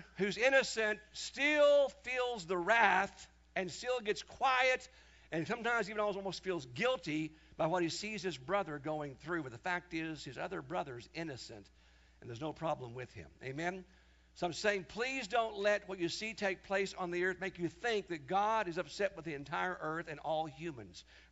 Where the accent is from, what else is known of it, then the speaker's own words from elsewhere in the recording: Kansas, United States; I told the congregation here years back, when I was growing up in Kansas